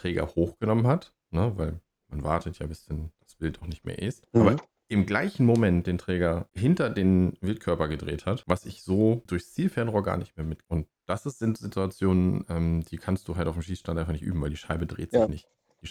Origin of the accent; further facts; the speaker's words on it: Schleswig-Holstein, Germany; hier bei uns in Schleswig-Holstein